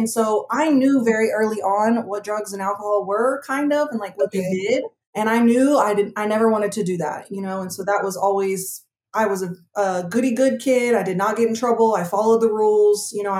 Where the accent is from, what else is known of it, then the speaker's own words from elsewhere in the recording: Oklahoma, United States; I was born and raised in Oklahoma.